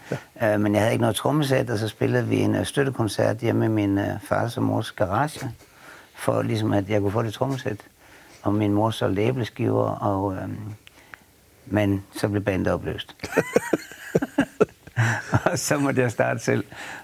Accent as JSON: {"language": "Danish", "town": "Aarhus", "region": "Central Denmark Region", "country": "Denmark", "tie": "born there", "said": "Det er jeg. Ja. Jeg er født på Trøjborg."}